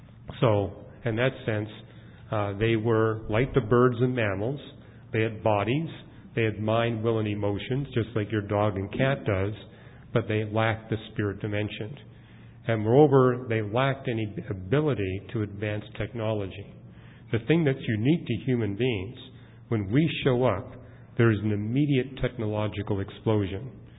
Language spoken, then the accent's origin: English; Canada; I'm from Canada. I've been in places where you had to wear special parkas